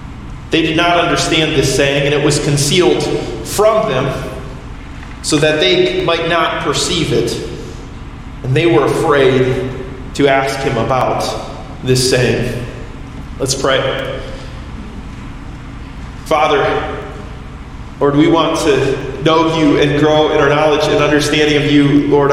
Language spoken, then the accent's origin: English; Michigan, United States; And I'm from Michigan, right? As we all, many of us have lived here our whole lives, and we don't see too many mountains like that here.